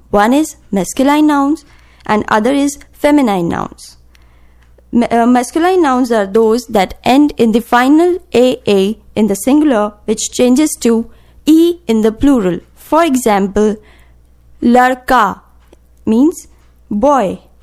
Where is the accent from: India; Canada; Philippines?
India; I'm from India.